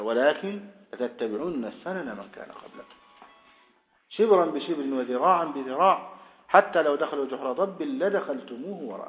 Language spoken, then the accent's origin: Arabic; Saudi Arabia; منوش موجود عندنا في السعودية